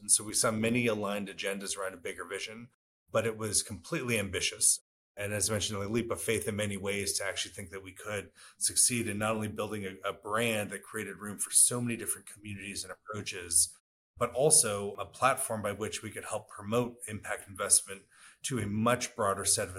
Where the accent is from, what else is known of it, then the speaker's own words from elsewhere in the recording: California, United States; born there; I was born in California, the child of immigrants from India.